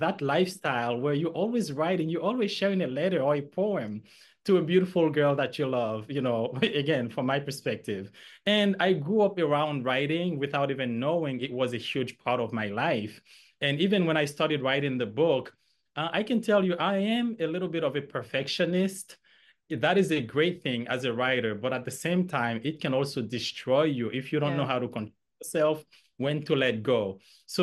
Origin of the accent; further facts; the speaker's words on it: Haiti; English is a second language; moved away; because I have an accent, I often had students asking me, where are you from? I'd tell them I'm from Haiti.